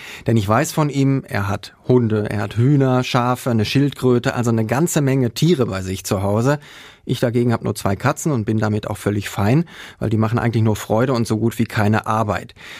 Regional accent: Herne, North Rhine-Westphalia, Germany; Ich bin aus Herne.

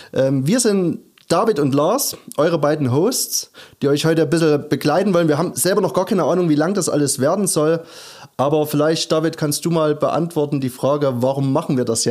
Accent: Saxony, Germany; wir kommen beide aus dem Erzgebirge. Das Erzgebirge hat sozusagen Tradition im Bergbau.

